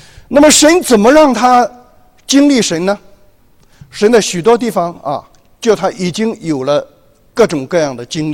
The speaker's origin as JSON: {"language": "Chinese", "country": "China", "said": "我们中国人说他是永远天上的爸爸，叫老天爷"}